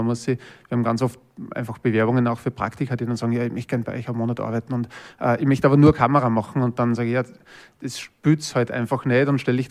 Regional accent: Linz, Upper Austria, Austria; Ich bin aus Linz ursprünglich, also aus Oberösterreich

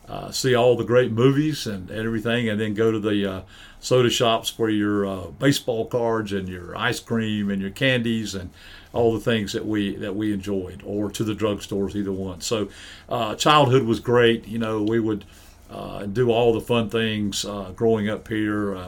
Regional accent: Lenoir, North Carolina, United States; I was born right here in Lenore, North Carolina, Caldwell County. Very proud of that. I've always been extremely proud that I was from here

